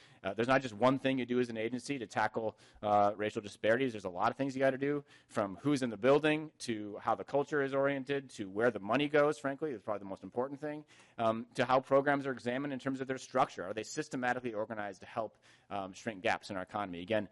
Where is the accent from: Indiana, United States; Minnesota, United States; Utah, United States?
Minnesota, United States; also born or lived in California; I was originally from Minnesota. I grew up in Minnesota until college and then went to California and then ended up in Silicon Valley.